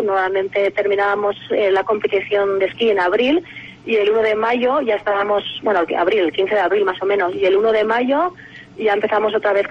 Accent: Candanchú, Aragon, Spain; also born or lived in Jaca; yo nací en Jaca, pero vivo en Candanchú. Cuando era pequeña, pues hasta los 15, 16 años vivimos en Candanchú, luego ya también mis padres compraron una casa en Jaca, o sea que vivo a caballo entre las dos, Jaca y Candanchú.

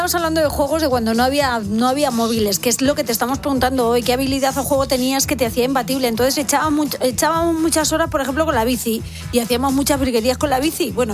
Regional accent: Pedro Muñoz, Castilla-La Mancha, Spain; Sí, sí, pero bueno, mi pueblo es Pedro Muñoz, que está pues en el límite entre

